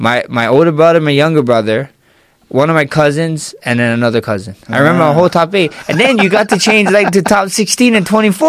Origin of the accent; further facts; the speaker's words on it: Hawaii, United States; accent: Pidgin; Is when like us Hawaiian. Actually, I can talk two languages. I can talk. Pigeon is actually a language now.